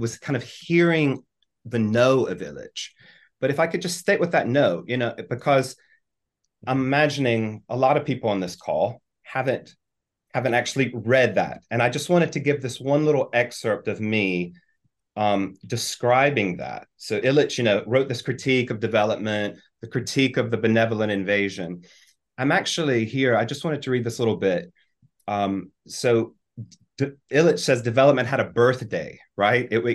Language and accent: English; United States; as an American missionary in Brazil